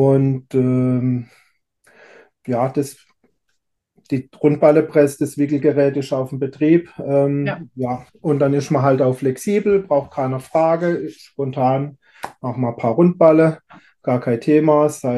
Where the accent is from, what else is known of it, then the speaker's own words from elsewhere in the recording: Baden-Württemberg, Germany; Ich komme aus Südbaden, genauer auf der Hälfte zwischen Straßburg und Freiburg. Manch einer kennt auch den Europapark, der ist 10 Kilometer südlich von mir.